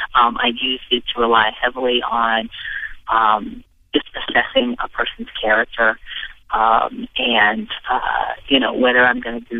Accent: Midwest, United States; You know what? I'm from the Midwest, and so, yes.

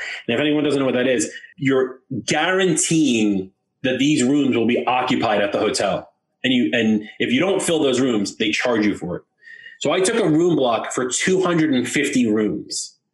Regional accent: New York, United States; I mean, I'm from New York, I'm originally from Long Island

